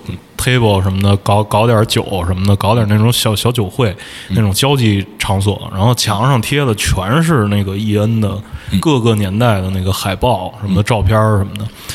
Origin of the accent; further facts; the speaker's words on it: China; 就是我们是中国来的